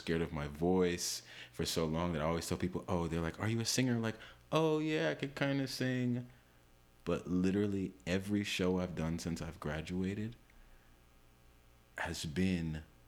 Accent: New York, United States; born or raised there

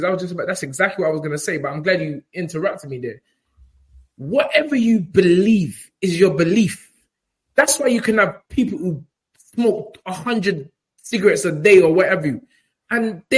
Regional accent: Ghana; I'm Ghanaian. We don't eat that.

